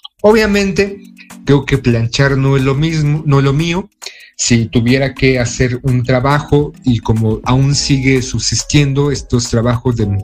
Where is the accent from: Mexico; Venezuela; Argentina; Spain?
Mexico; porque como mexicano hay que respetar a nuestras mamases